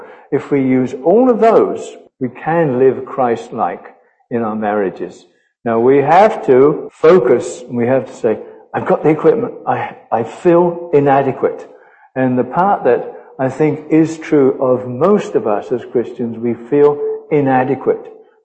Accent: United Kingdom; now in United States; But he is, since I'm still British, he is my king as well. I am American, but I'm also British.

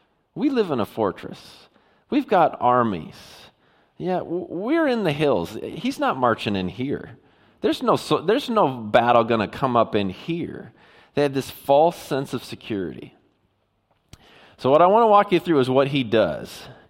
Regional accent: Puyallup, Washington, United States; I grew up in Puyallup, and one of the things, anytime I wanted to go to Tacoma, we would go down a highway called 512.

